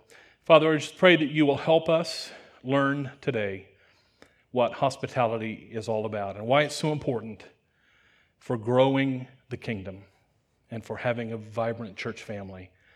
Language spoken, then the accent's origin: English; Wichita, Kansas, United States; And it's the kind of neighborhood I grew up in Wichita, Kansas, many years ago.